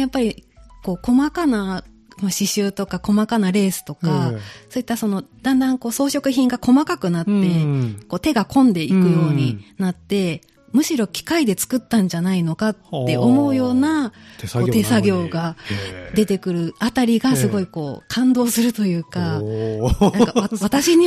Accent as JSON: {"language": "Japanese", "region": "Aichi", "country": "Japan", "accent": "Nagoya dialect", "said": "自分もそんなにこう、名古屋弁を身につけてるなとは思ってなかったんですけれども"}